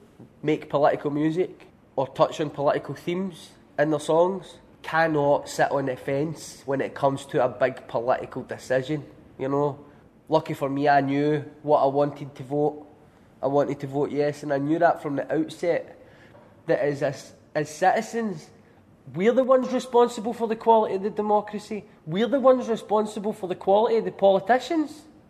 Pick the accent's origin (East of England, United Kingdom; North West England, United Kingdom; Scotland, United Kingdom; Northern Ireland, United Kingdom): Scotland, United Kingdom; Glasgow; I come from Pollock, south side of Glasgow. It's just a notoriously rough community